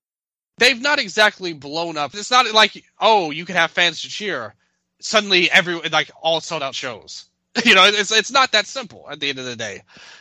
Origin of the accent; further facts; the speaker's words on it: Memphis, Tennessee, United States; in Memphis, you know, the Memphis territory of wrestling, my hometown, where I reside